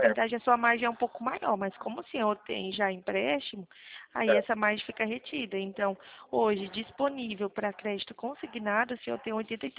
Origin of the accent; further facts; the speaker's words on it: Mato Grosso, Brazil; Não, sou do estado do Mato Grosso. Eu, assim, eu estou falando do Mato Grosso do Sul, Dourados.